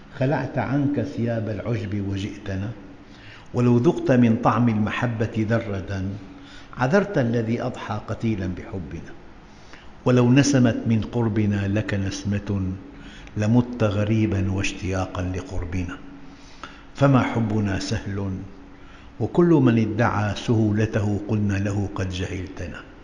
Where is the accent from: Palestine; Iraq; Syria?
Syria; مرة طلعت دعيت إلى طعام عندنا بالشام